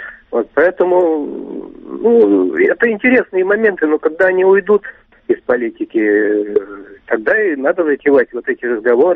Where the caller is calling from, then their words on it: Moscow, Russia; я из Москвы.